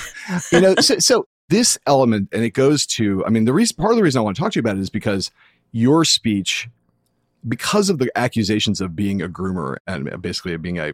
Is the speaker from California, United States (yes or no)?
yes; California, United States; I spent a lot of time in Michigan as a kid. I grew up in California